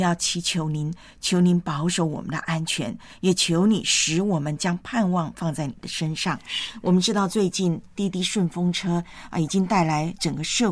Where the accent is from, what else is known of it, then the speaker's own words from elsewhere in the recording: China; 那我们中国人不是有一句话吗？